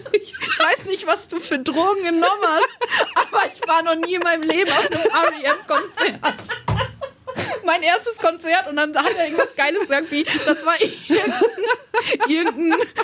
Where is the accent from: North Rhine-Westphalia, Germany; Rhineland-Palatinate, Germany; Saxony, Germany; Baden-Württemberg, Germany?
North Rhine-Westphalia, Germany; ich komme ja aus Münsterland, deswegen da ist auch nur Aldi Nord angesagt.